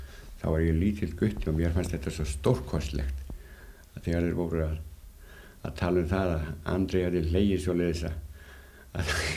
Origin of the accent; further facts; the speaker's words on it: Northwestern Region, Iceland; Ég ólst upp fyrst fæddist í Svínavallakoti, það er í Hofshreppnum. Og var þar svo að fluttust pabbi út í Hrolleifsdal og var þar nokkur ár, kom tilbaka aftur